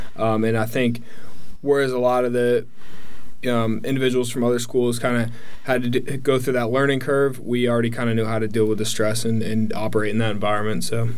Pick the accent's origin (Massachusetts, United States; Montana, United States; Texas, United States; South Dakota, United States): Massachusetts, United States; Barre; I'm from Barre, Massachusetts